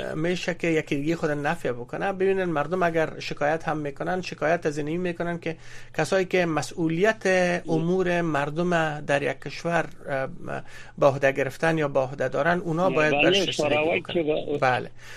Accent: Kabul, Afghanistan; من خودم از کابل هستم

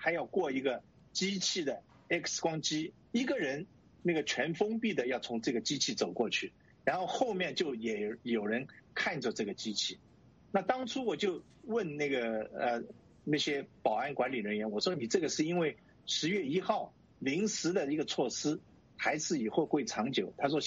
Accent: Hong Kong; 那个我本来就是我也是香港人的，我是对大陆也熟悉。

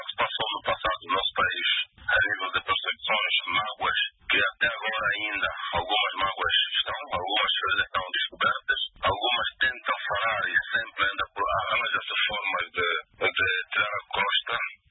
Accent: Angola; mas sim, acima de tudo, sou angolano.

